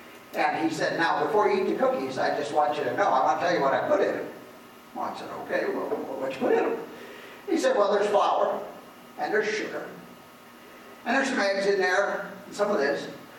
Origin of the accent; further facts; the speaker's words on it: Sibley, Iowa, United States; From a gal over in, that I grew up with in Sibley, and I recently was back in my church I grew up in, and I preached there.